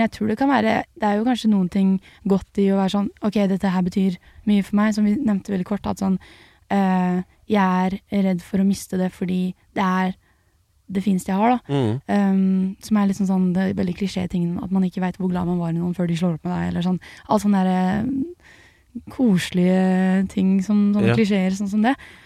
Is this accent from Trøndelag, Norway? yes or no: no; Horten, Vestfold, Norway; Jeg synes det jeg er veldig takknemlig for at jeg vokste opp I Horten.